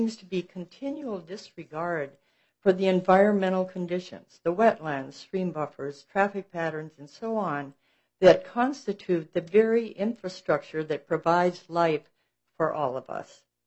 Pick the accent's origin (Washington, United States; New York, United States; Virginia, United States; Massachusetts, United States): Washington, United States; Hansville; from Hansville, which is in the north end of Kitsap County.